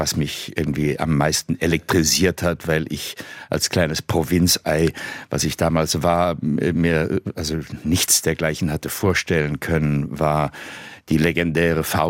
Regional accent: Nürtingen, Baden-Württemberg, Germany; ist das Schwabenland so etwas wie meine Heimat. Aber wirklich nur so etwas. Also ich bin im Alter von 6 Jahren nach Nürtingen am Neckar, hat es mich verschlagen. Aha. Und habe also meine gesamte Schulzeit im Schwäbischen verbracht, inklusive meiner Schauspielausbildung.

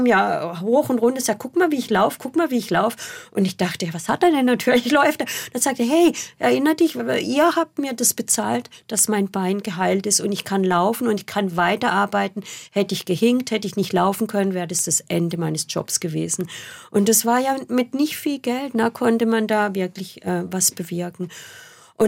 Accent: Lörrach, Baden-Württemberg, Germany; Ich bin ja aus Lörrach, also von daher ist man oft über die Grenze.

